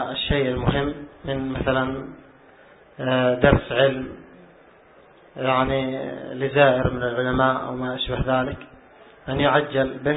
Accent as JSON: {"language": "Arabic", "country": "Yemen", "said": "ولا عندنا في اليمن حتى العوام يصلون السنة لكن سريعا يخففونها"}